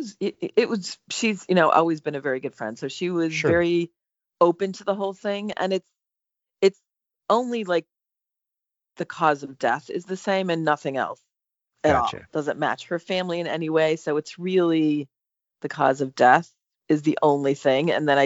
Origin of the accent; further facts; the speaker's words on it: Illinois, United States; And then I was going to have the book take place where I grew up in Illinois, but I needed a wolf.